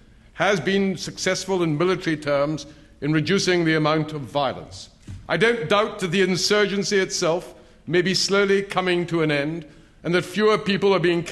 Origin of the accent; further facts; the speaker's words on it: United Kingdom; whether, as a British politician, I should be speaking in a debate about the United States.